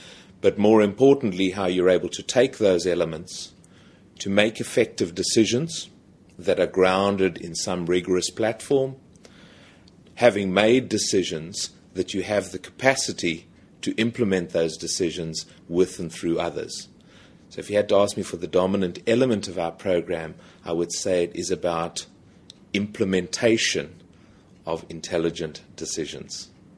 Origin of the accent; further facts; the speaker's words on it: South Africa; now in Netherlands; I speak as a foreigner here, as a South African